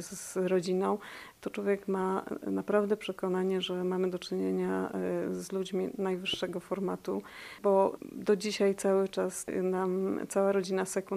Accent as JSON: {"language": "Polish", "town": "Poznań", "region": "Greater Poland Voivodeship", "country": "Poland", "tie": "born there", "said": "jako poznanianka z urodzenia"}